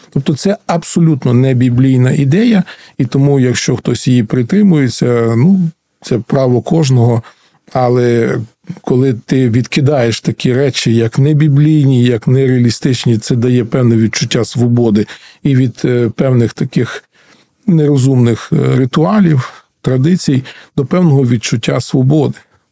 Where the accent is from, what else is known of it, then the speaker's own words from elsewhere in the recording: Ternopil, Ternopil Oblast, Ukraine; Я народився, виріс в Тернополі, і батьки мої жили в Тернополі.